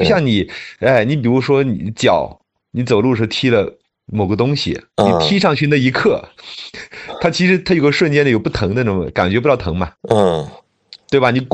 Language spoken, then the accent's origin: Chinese; Yantai, Shandong, China; moved away as an adult; also born or lived in Wuhan; now in Guangzhou, China; 我呢是82年出生，老家在山东烟台，然后2001年就到武汉读大学，2005年毕业之后就来了广州，在一家那个央企工作。